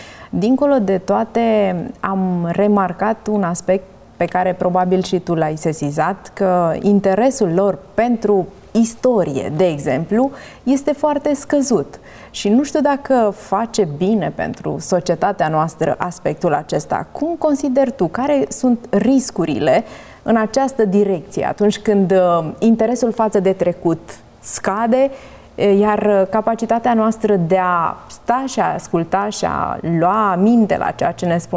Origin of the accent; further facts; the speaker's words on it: Romania; M-a surprins să descoper că noi toți, ca români